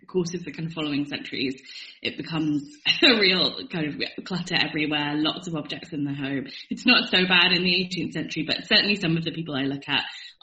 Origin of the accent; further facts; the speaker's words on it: Chester, North West England, United Kingdom; Plasnoeth in Llangollen in North Wales. And that's kind of very near to where I grew up in Chester.